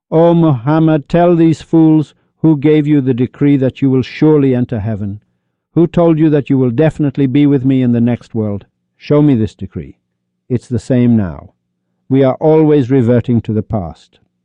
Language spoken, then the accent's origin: English; Iran; They know I came from Iran.